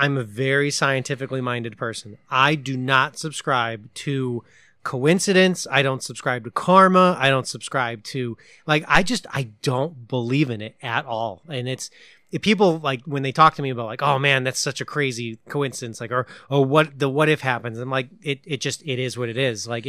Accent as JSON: {"language": "English", "region": "Pennsylvania", "country": "United States", "tie": "born there", "said": "I was born in Northeast Pennsylvania"}